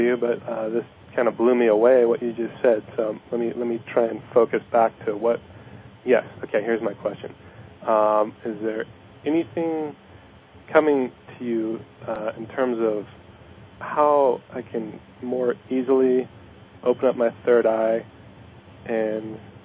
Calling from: California, United States; I'm calling from the coast of California.

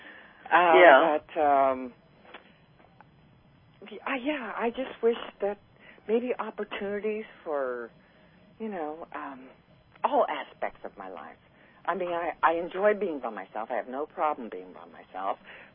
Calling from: Laguna Niguel, California, United States; Laguna Niguel, California.

